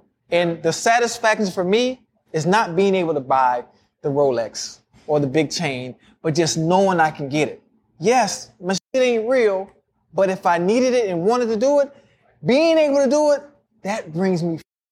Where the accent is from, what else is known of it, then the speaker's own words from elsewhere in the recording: Miami, Florida, United States; You know, I'm from Miami. I'm from Liberty City. You already know how we operate and how we act.